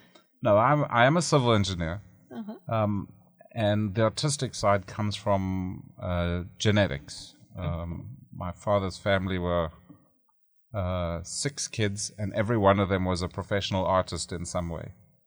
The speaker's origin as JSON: {"language": "English", "country": "South Africa", "lives_now": "New York, United States", "said": "Originally, I'm from South Africa, which is where I learned to fly when I was a teenager."}